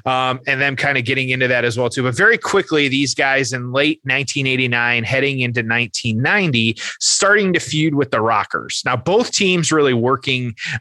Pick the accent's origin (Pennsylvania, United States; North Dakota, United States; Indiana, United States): Indiana, United States; you know, my home state of Indiana right now up in Fort Wayne.